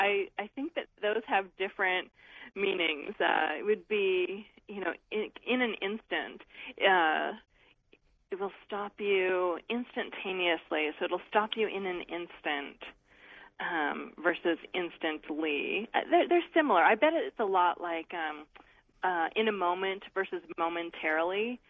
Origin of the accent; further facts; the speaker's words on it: Seattle, Washington, United States; Oh, I grew up in Seattle.